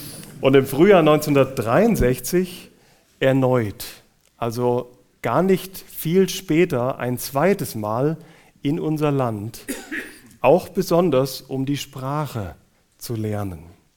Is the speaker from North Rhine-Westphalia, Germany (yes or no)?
no; Hesse, Germany; Ich durfte das jetzt nicht sagen, weil ich bin Hesse.